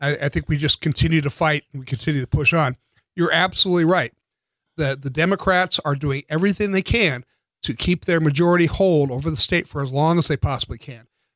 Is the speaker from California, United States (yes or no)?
yes; San Diego, California, United States; I was born in San Diego. I lived my entire life in San Diego. I've tried to live in other states a couple of times, but always came home because this was my home.